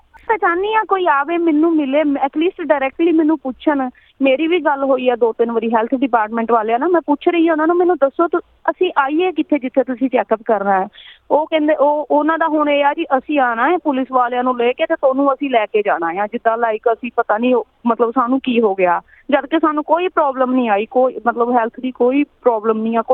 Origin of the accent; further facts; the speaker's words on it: Nawanshahr, Punjab, India; ਮੇਰਾ ਡਿਸਟ੍ਰਿਕਟ ਨਵਾਂ ਸ਼ਹਿਰ ਹੈ ਇੱਥੇ, ਮੈਂ ਨਵੇਂ ਸ਼ਹਿਰ ਤੋਂ ਬਿਲੋਂਗ ਕਰਦੀ ਹਾਂ